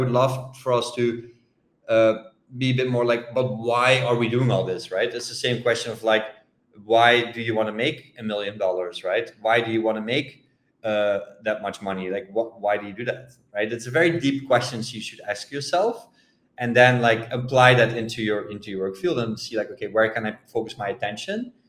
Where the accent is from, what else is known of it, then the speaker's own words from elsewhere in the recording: Netherlands; now in Bangkok, Thailand; I'm from the Netherlands, but right now living in Thailand, in Bangkok.